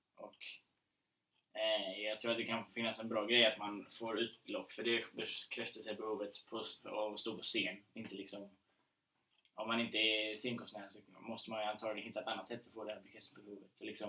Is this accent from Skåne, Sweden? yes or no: no; Falkenberg, Halland County, Sweden; när jag var 8, då när jag började spela teater liksom hemma i Falkenberg